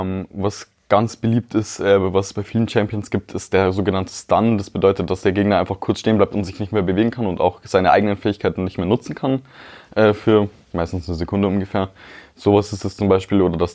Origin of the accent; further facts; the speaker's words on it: Kolbermoor, Bavaria, Germany; Ich komme aus Kolbermoor.